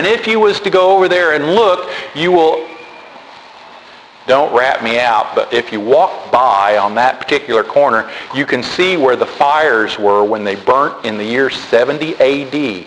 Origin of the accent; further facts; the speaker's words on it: United States; I am an American, I said as I approached that.